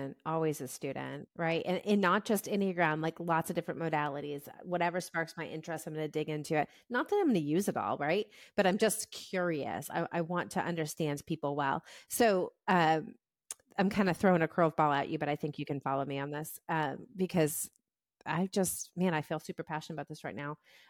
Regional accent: New England, United States; now in US South; And I'm from New England, like East Coast, New England, right?

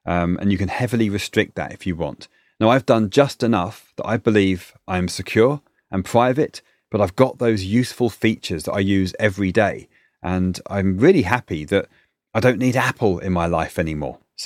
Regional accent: United Kingdom; Listen, I'm British. When I speak to my family back in the UK

